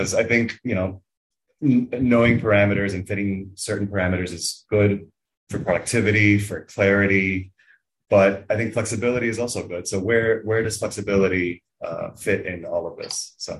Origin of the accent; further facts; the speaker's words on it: Miami, Florida, United States; I'm from Miami, and in Miami, people call it different things depending on where you're from.